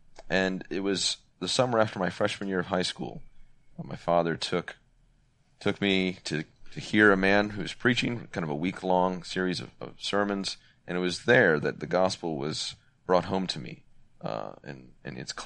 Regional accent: the South, United States; Growing up in the South, you have a lot of religiosity, if I can put it that way.

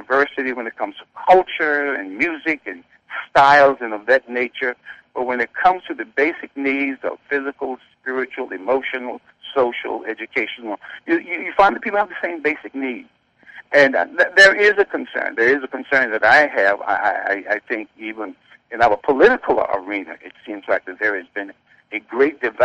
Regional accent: Virginia, United States; We grew up and we were in an all-black church in Northern Virginia.

